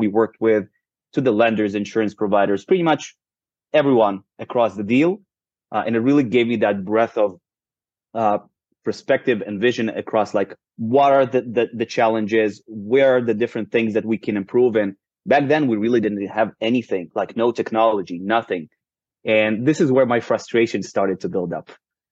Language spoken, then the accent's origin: English; Israel; I bought it from Israel, which is where I live currently. So I was born and raised in Israel